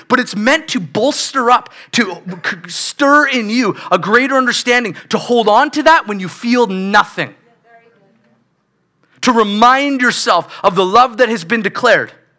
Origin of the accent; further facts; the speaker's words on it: White Rock, British Columbia, Canada; now in Cloverdale, Canada; I never wanted to move to Cloverdale either. I grew up in White Rock. I love beaches.